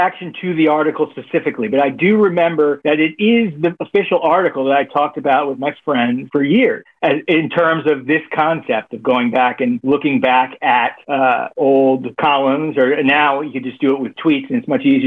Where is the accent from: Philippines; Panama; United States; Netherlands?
United States; Miami, Florida; North Miami Beach, Aventura area. I went to North Miami Beach High School.